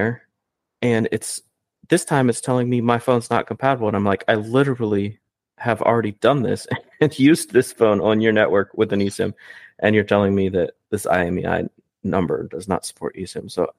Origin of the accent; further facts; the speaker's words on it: Virginia, United States; from Virginia.